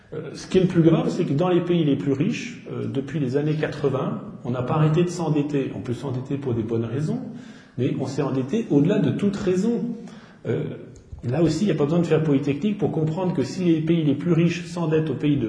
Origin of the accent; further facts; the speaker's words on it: United States; je suis américain moi-même et je vote aux États-Unis